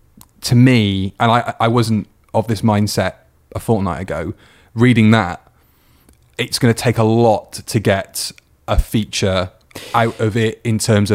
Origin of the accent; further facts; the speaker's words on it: Salford, North West England, United Kingdom; And I'm from Salford. You don't do that to me.